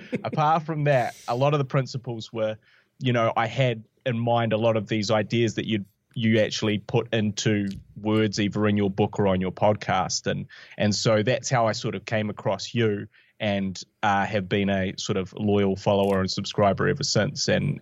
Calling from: New Zealand; New Zealand. Yeah, New Zealand.

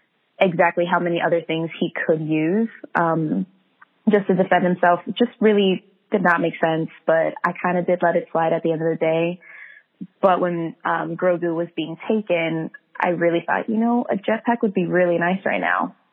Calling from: Miami, Florida, United States; I'm calling you from Miami, Florida.

